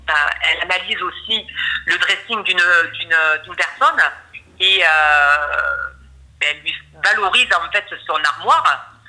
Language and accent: French; Toulouse, Occitanie, France; je suis toulousaine et je suis arrivée donc, il y a 17 ans sur Saint-Sevé.